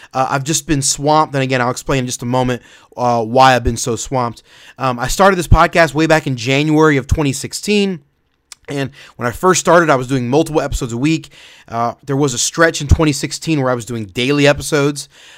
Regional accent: Florida, United States; I'm from Florida, so I was living in Florida and involved in local ministry at a local church in Florida

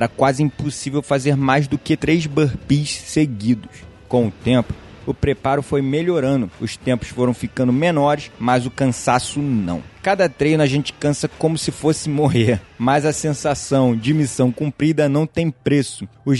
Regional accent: Rio de Janeiro, Brazil; accent: carioca; Eu não vou prometer que eu vou conseguir tirar esse meu sotaque carioca, porque aquilo, nascido e criado aqui no Rio

